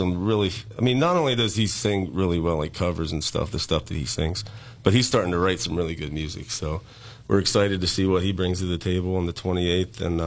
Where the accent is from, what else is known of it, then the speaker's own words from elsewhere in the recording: West Virginia, United States; Yeah, and I grew up in West Virginia, as you guys know, so a lot of that's in my DNA.